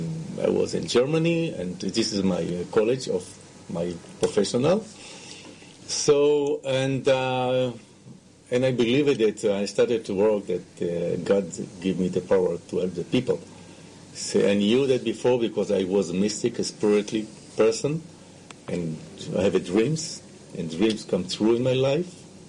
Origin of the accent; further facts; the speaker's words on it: Ramat Gan, Tel Aviv District, Israel; English is a second language; So when I was born in Ramat Gan, it was a very beautiful city, and I started to grow